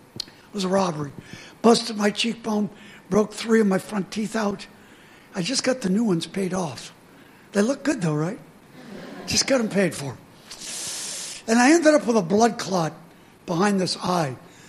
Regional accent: United States; I'm not either. I'm American. I don't know.

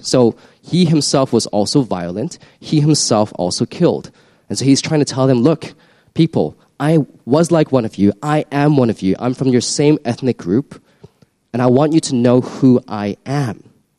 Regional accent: Canada; The Catholic environment that I was brought up in Canada obviously did not cultivate that type of culture. And when I went to boarding school in England, I attended a high Anglican boarding school

